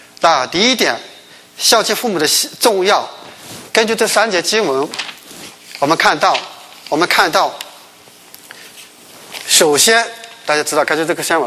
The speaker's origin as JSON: {"language": "Chinese", "country": "China", "said": "但是作为中国人知道我们不大善于表达"}